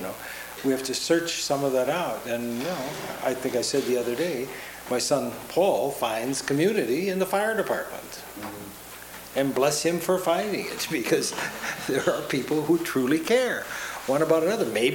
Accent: Tacoma, Washington, United States; And then to remember that's true in my hometown, in Tacoma, that there's this whole range of places.

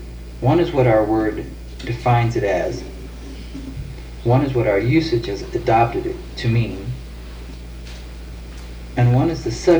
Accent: United States; first language English; Now, I'm an American, I speak English, I've always spoken English

